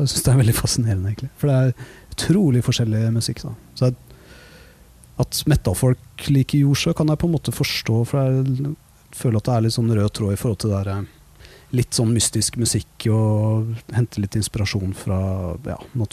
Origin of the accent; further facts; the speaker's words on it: Våler, Østfold, Norway; jeg kommer fra Våler i Østfold. Moss er jo nærmeste byen, og det er veldig sånn rockeby.